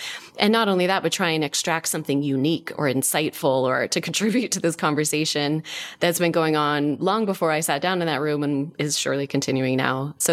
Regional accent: Seattle, Washington, United States; born or raised there

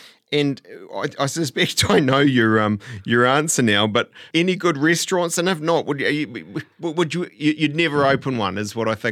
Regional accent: Te Awamutu, Waikato, New Zealand; born there; Yeah, I was born in Te Awamutu.

